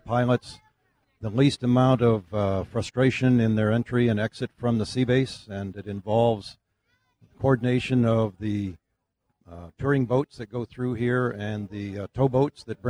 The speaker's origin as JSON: {"language": "English", "town": "Rockford", "region": "Illinois", "country": "United States", "said": "I'm from Rockford, Illinois."}